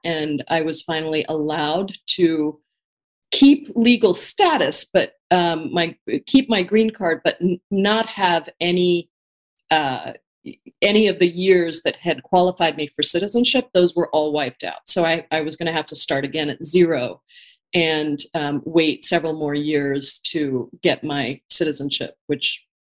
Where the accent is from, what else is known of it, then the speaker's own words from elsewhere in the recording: Kerala, India; I spent some time in Kerala, which is my home state.